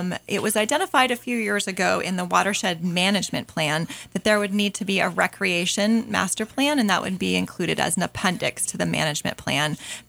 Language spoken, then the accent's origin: English; Vermont, United States; born there; I am truly a mountain girl, and I was born in Vermont and ski raced and was raised similar to Mr. Russell. I was very poor growing up